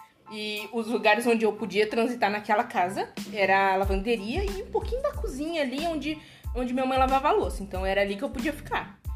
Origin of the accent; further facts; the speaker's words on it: Cascavel, Paraná, Brazil; Eu nasci e fui criada aqui na cidade de Cascavel. Poucas vezes eu saí daqui, então a minha experiência de criação e de vivências é baseada aqui na cidade mesmo, né? Eu sou a segunda filha de 7 filhos, de uma mãe negra